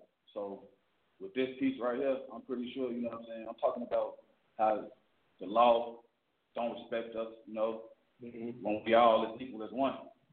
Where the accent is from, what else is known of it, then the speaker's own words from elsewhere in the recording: Chicago, Illinois, United States; me being a young person coming up in Chicago, you know, losing a lot of young people that I grew up with in Chicago.